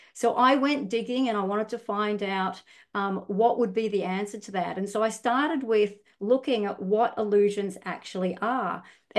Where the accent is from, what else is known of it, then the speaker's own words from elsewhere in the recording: Australia; accent: Australian; moved away as an adult; now in New Zealand; Hope I've probably got a little bit of a Kiwi accent now, but I'm sure I probably kept a lot of my Australian accent. But anyway, we moved to New Zealand in 2008